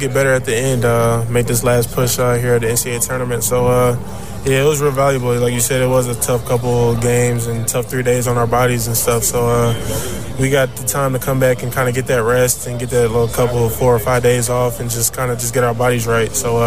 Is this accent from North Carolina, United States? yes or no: no; Roanoke, Virginia, United States; I know Roanoke's, they're always behind us, being my hometown.